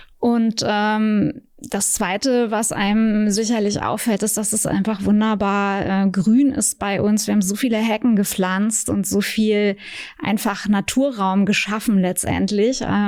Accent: Siebenlinden, Saxony-Anhalt, Germany; Ich komme aus der Altmark, aus dem Ökodorf Siebenlinden

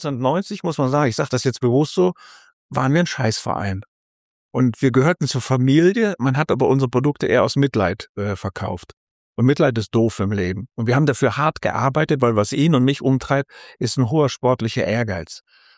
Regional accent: Bonn, North Rhine-Westphalia, Germany; Ich komme aus Bonn

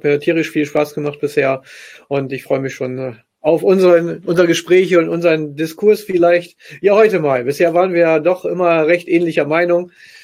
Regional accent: Lower Saxony, Germany; born there; ich bin gebürtiger Ostfriese. Das heißt, dort sagt man außer Moin und Jo, sagt man eigentlich den ganzen Tag lang nicht wirklich viel. Das heißt also, seit ich in Nordrhein-Westfalen lebe, bin ich vollkommen akklimatisiert

